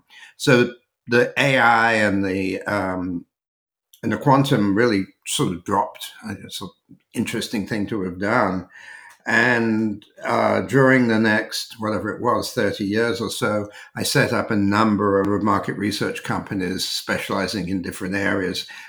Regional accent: London, United Kingdom; born there; I was born in North London, actually just outside of North London.

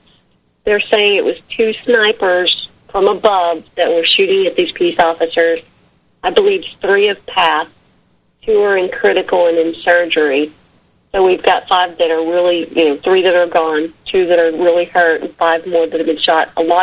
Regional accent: Dallas, Texas, United States; And, I'm from the Dallas area originally. This is not how we act out there. This is not Dallas that I know.

